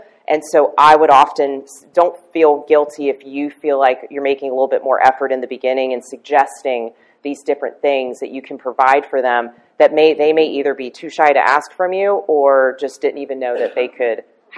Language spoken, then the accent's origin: English; Maryland, United States; I'm a transplant. I'm originally from Maryland, if you haven't guessed by now.